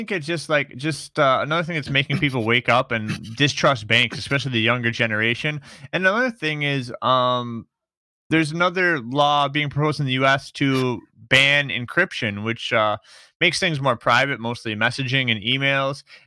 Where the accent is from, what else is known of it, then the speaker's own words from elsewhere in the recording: United States; No, Josh, I'm from America, so I've never seen that.